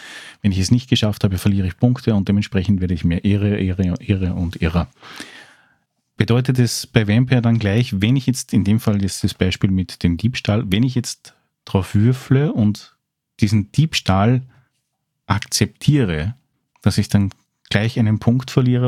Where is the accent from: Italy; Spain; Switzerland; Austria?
Austria; als Österreicher mit ein bisschen Background weiß man ja, wo die Tremer einen Heimathafen haben.